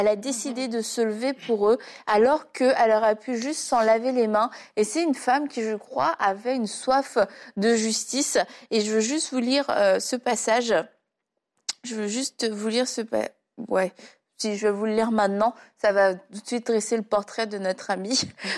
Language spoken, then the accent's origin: French; Brittany, France; Jaël, ça sonnait bien breton, comme moi-même. Oui, je suis bretonne, ça vous surprend. Je suis une bretonne pure souche